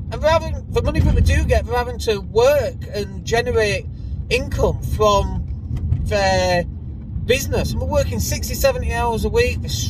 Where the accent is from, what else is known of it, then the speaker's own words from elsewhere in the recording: England, United Kingdom; But I'm still English and I'm still from Britain